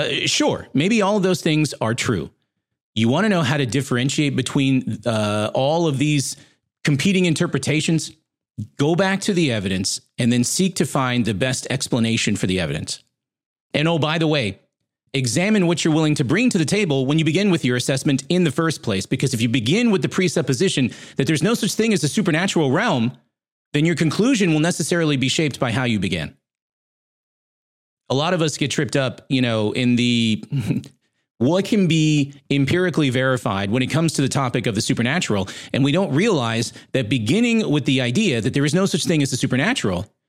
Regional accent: Las Vegas, Nevada, United States; And by the way, I grew up in Las Vegas.

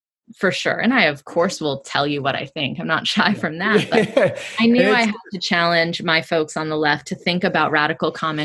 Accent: Georgia, United States; Right, and I grew up in Georgia, and everyone knew me in my school. It's funny, I grew up in DeKalb County

